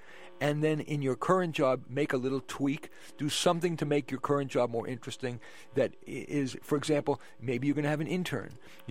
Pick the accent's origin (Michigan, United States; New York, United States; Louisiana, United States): New York, United States; Okay, so I'm from New York. I love pizza